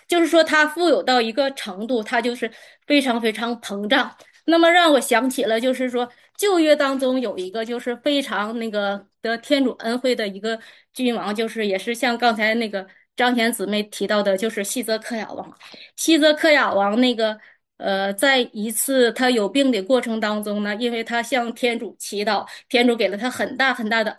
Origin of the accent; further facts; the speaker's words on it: Northeast China, China; accent: Northeastern Mandarin; 用我们东北话说有点飘